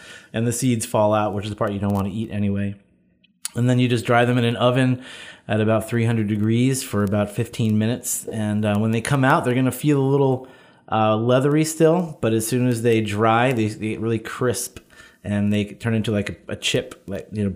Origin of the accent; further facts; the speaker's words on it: Millerton, New York, United States; an amazing greens producer out of Millerton, New York, which is my hometown.